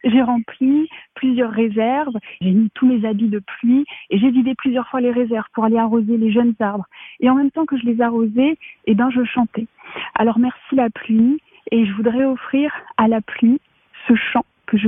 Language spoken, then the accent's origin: French; Brazil; Je suis brésilienne et j'ai grandi dans ces soi-disant bidonvilles du nord du Brésil et de Rio